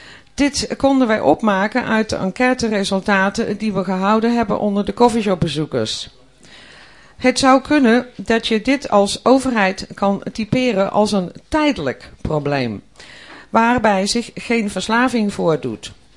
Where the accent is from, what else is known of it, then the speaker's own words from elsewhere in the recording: Germany; Dutch is a second language; now in Netherlands; Ik kom uit Duitsland en ik moest wennen aan al het Nederlands.